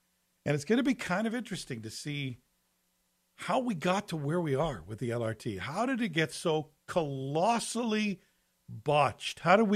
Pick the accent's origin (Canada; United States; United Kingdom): United Kingdom; Scotland; And by the way, for the record, we Scots, we're not cheap or frugal. We're poor.